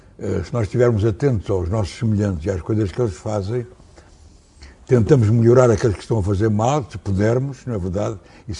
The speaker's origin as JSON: {"language": "Portuguese", "region": "Lisbon", "country": "Portugal", "tie": "born there", "also_born_or_lived": "Beira", "said": "E vivi em vários sítios, convivi com vários tipos de sociedade. Vivi em África, vivi na Beira, nasci em Lisboa, corri já muita parte do mundo."}